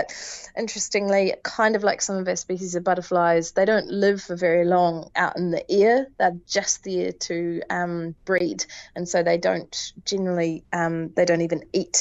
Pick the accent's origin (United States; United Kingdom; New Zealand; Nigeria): New Zealand; Southland; being born and bred in the Southland, I didn't even know there was basically a North Island until I was probably 20.